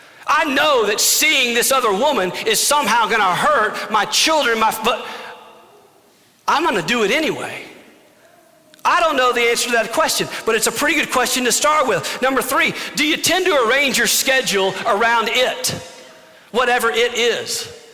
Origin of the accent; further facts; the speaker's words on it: Louisiana, United States; I grew up in Louisiana. Everyone dipped.